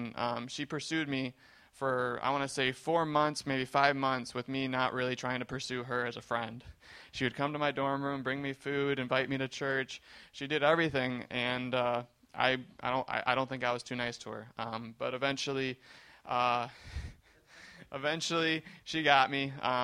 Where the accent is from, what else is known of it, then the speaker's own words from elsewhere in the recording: Michigan, United States; So I grew up in Michigan, and I come from a really good family.